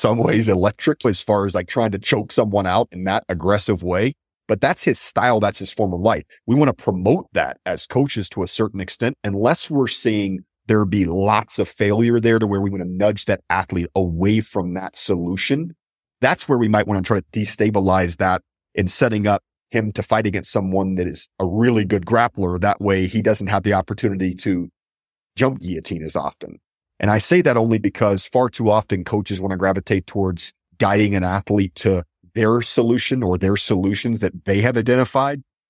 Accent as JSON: {"language": "English", "region": "Texas", "country": "United States", "said": "It's partly because I'm from Texas. And my mom is from Louisiana"}